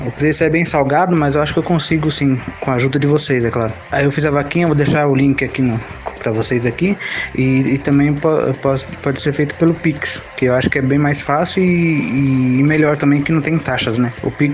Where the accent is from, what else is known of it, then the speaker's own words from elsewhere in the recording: Atibaia, São Paulo, Brazil; tenho 32 anos, sou da cidade de Atibaia, São Paulo.